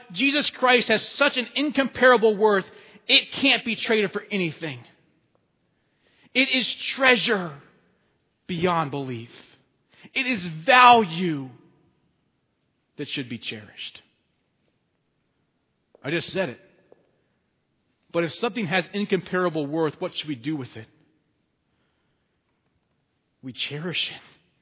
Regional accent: Texas, United States; Tim Tebow came to my hometown in Texas.

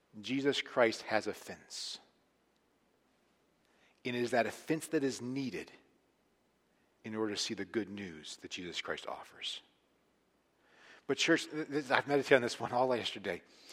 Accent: Atlanta, Georgia, United States; Growing up in Atlanta, Georgia, in high school, I knew the name Ted Turner a lot.

